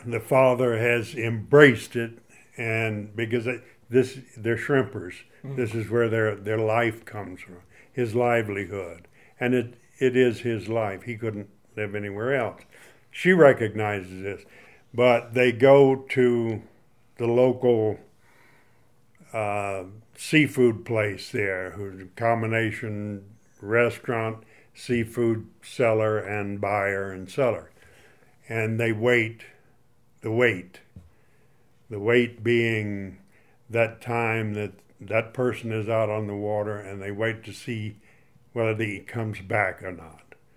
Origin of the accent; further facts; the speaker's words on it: Mississippi, United States; I was born and reared on the Gulf Coast of Mississippi.